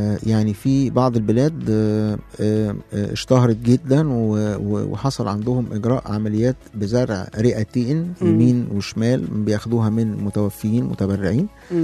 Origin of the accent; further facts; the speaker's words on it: Egypt; احنا دلوقتي ما عندناش اللي هو المتبرع المتوفي، لسه ما بقتش قانون عندنا في مصر